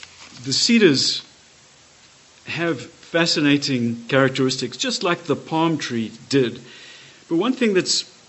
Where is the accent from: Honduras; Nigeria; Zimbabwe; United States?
Zimbabwe; It happened in my home country, in Rhodesia, which became Zimbabwe, and destroyed itself completely.